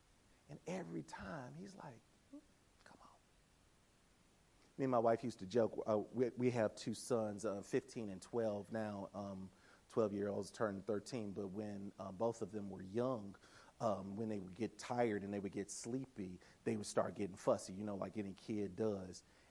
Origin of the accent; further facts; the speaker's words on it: Tennessee, United States; I'm from Tennessee, so I'm Lectio Divina.